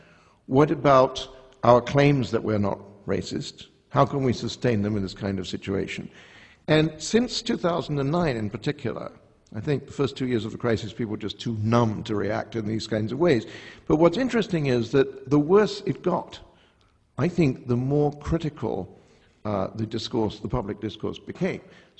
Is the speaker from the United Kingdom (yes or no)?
yes; United Kingdom; my wife is American, I'm British.